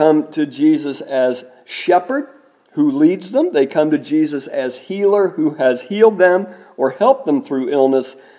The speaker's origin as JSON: {"language": "English", "region": "Midwest", "country": "United States", "tie": "born or raised there", "said": "I ought to know, I grew up in the Christian tradition in the Midwest."}